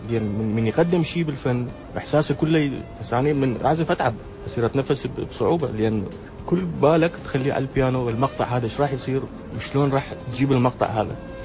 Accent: Iraq; أنا صار لي أكثر من فترة يعني ما رايح العراق

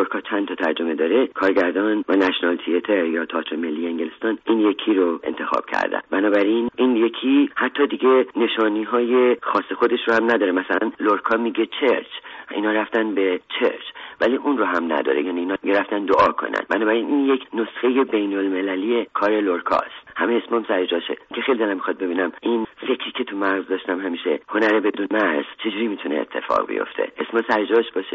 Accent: Iran; با من که یک ایرانی هستم و لهجه دارم

